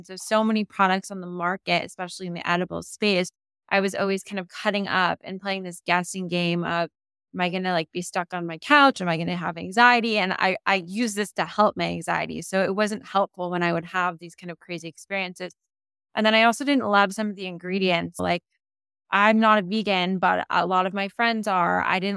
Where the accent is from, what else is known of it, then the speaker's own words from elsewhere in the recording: California, United States; And I'm from California. So for me, cannabis has been like, quote unquote, legal my entire life